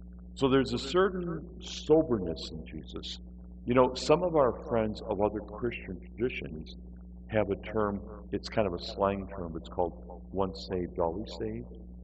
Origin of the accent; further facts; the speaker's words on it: Michigan, United States; I'm from Michigan, and we have mines that are salt mines.